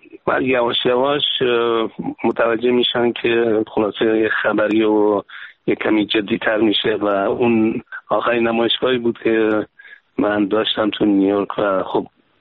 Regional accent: Kermanshah, Iran; خب من بچه کرمانشاه هستم، در سال 1320 به دنیا آمدم که میشه 1941 و الان 3-4 روز که 76 سالم شد.

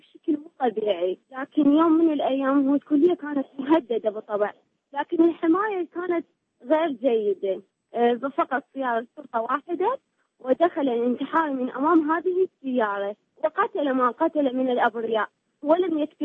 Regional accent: Baghdad, Baghdad Governorate, Iraq; أنا يعني كعراقية أعيش في مدينة الصدر، هذه المدينة الآمنة الحمد لله

